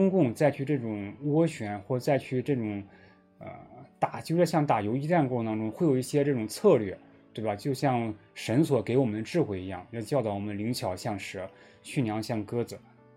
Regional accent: Henan, China; 也就是我的家乡河南受灾非常大

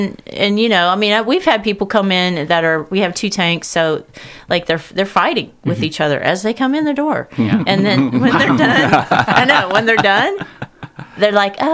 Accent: Lexington, United States; feeling extremely grateful that I can bring it to my hometown, you know, and bringing what I've learned kind of in my travels and in my own self-growth and healing back to, my community.

